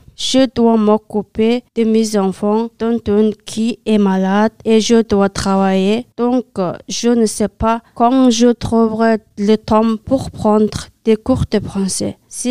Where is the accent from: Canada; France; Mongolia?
Mongolia; first language Mongolian; French is a second language; je viens de Mongolie. L'école est obligatoire de 6 à 18 ans dans mon pays.